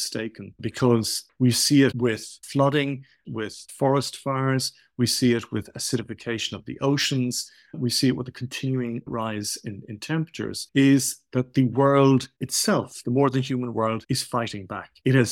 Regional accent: Ireland; my childhood growing up in Ireland was, for me, this, I often describe it as kind of stereoscopic or binocular experience, where on the one hand, I was living in a minority language that was the indigenous language of the island for more than 2,000 years

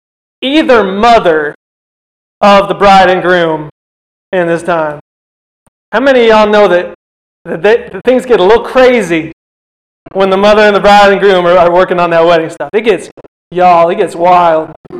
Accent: Chattanooga, Tennessee, United States; So I come from Tennessee. I come from Chattanooga for the most part, and that's like right on the Georgia line.

